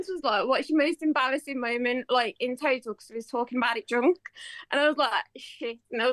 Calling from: Wolverhampton, West Midlands, United Kingdom; So I am currently from Wolverhampton. I don't know if you've heard of it. It's like outside Birmingham.

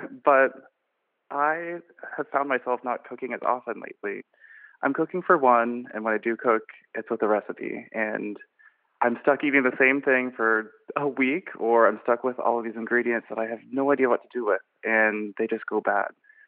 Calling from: Orlando, Florida, United States; I'm calling from hot and humid Orlando, Florida.

